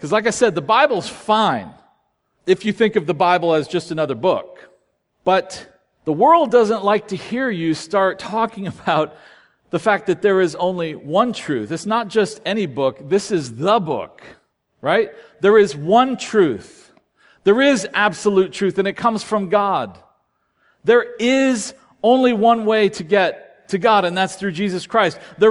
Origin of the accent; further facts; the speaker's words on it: Daytona Beach, Florida, United States; But I grew up in Daytona Beach, Florida. Growing up on the East Coast, I always knew the beach was on my east